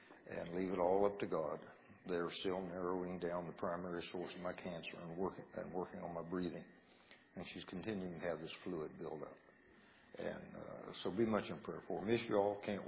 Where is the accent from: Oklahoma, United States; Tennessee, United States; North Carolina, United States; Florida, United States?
Florida, United States; Deltona; I'm from Deltona.